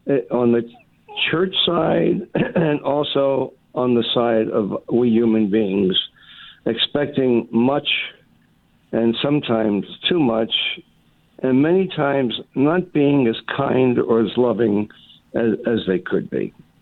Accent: Philadelphia, Pennsylvania, United States; I'm from Kensington. They cussed me more than if I got cussed from K&A. I was so ticked. I actually one time went to my. I'm a tough kid from the streets of Philly.

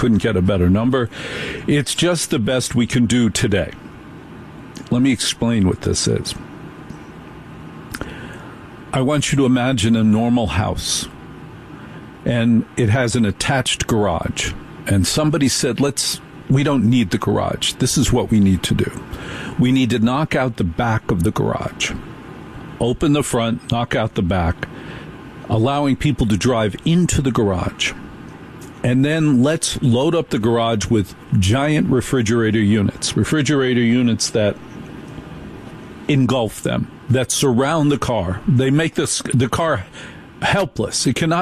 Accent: New Jersey, United States; No, I grew up in Jersey.

